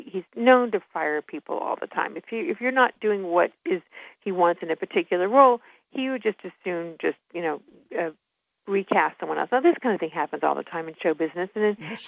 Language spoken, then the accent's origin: English; Mobile, Alabama, United States; I happen to be, you know, not everybody knows this, but from Alabama. I'm from Mobile, Alabama